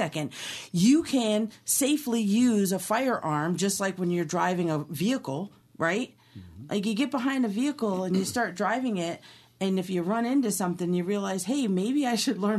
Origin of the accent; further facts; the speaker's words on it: Key West, Florida, United States; So I grew up in a basically a hippie commune. I grew up in Key West, and nonviolent, all of that stuff.